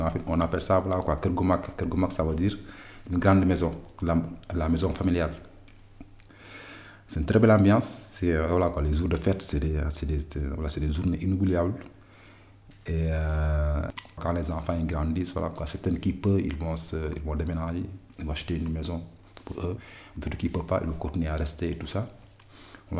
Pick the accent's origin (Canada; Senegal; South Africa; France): Senegal; Bignona, Ziguinchor; born there; Ma famille est de Dakar, mais moi, je suis né dans une région un peu éloignée, la Berlès. Je suis né à Bignono, c'est dans la région de Casamance.